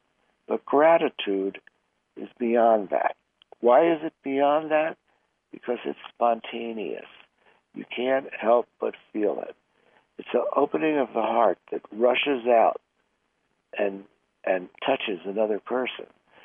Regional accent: Philadelphia, Pennsylvania, United States; when I was growing up in Philadelphia, gratitude, I think genuine gratitude, was fairly distant from my family.

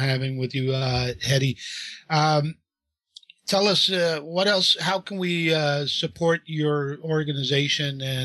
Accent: New York, United States; now in San Francisco, United States; I grew up in New York, where all of my friends that I grew up with are Jewish, and we all loved one another.

